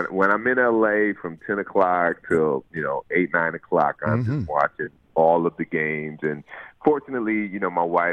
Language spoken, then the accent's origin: English; Los Angeles, California, United States; Yeah, born and raised in Los Angeles.